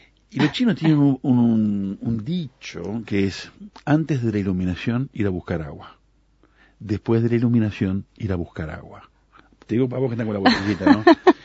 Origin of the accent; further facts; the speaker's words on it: Uruguay; Porque somos hipercríticos los uruguayos, ¿no?